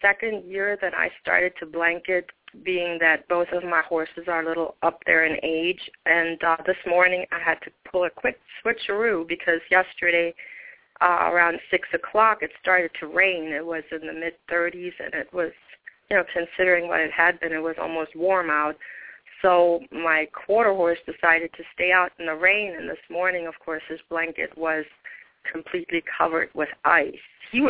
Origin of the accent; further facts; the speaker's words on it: Germany; I grew up in Germany.